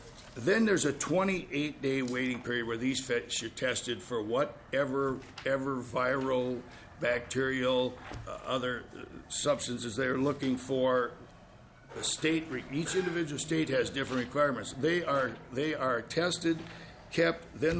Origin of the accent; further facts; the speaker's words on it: Ellendale, Minnesota, United States; I'm from Ellendale, Minnesota.